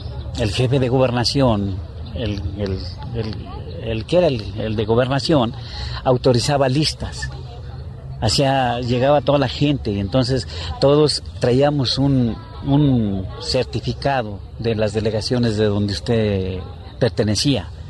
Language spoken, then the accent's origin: Spanish; Fresnillo, Zacatecas, Mexico; Bueno, yo, mi tierra natal es Fresnillo, Zacatecas. Soy del municipio de Fresnillo, Zacatecas.